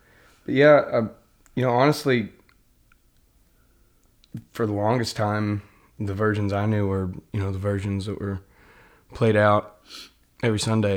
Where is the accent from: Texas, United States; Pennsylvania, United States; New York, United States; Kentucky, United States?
Kentucky, United States; I grew up in Lawrence County, Kentucky. It's within the tri-state area, about as east as you can be without being in West Virginia.